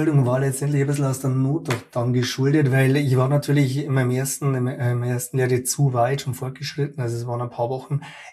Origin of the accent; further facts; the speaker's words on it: Regensburg, Bavaria, Germany; ich komme aus Regensburg.